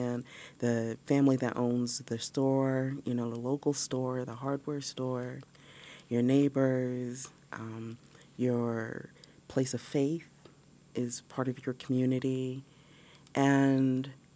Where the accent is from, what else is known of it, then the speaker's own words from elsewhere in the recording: New York City, New York, United States; also born or lived in Massachusetts; New York has been home for me, even though I was born here in Massachusetts. And so when I go back to the city, that's what we call it